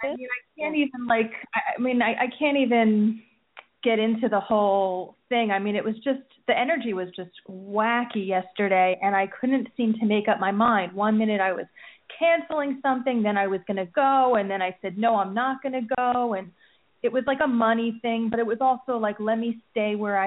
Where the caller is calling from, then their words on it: New Jersey, United States; From New Jersey.